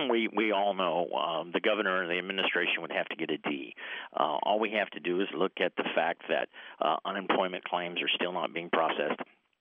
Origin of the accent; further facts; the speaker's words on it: Texas, United States; now in Eau Claire, United States; Originally, I'm from Texas and married the most beautiful woman in the world from the Chippewa Valley, and that's why I'm here.